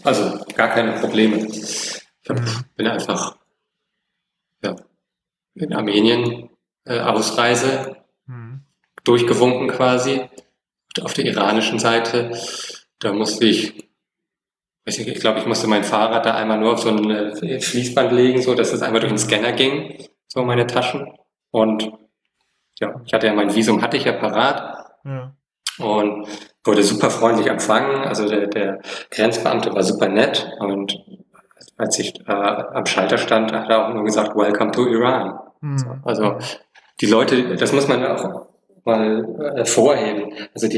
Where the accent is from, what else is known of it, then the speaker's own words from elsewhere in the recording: Flensburg, Schleswig-Holstein, Germany; Ich meine, ich komme aus Flensburg, ne? Ich komme vom platten Land.